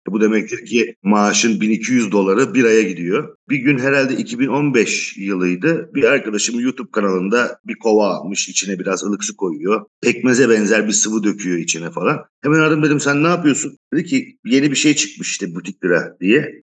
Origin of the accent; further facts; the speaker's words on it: Edirne, Turkey; moved away as an adult; also born or lived in Istanbul; Ben 1979 İstanbul doğumluyum. İlk orta lise tahsilimi Edirne'de tamamladıktan sonra endüstri mühendisliği okumak için İstanbul'a gittim.